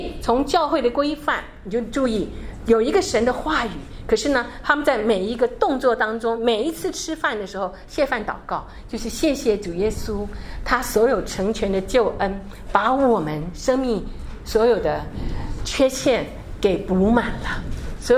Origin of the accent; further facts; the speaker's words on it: Taiwan; 我们包含我们从我从台湾来的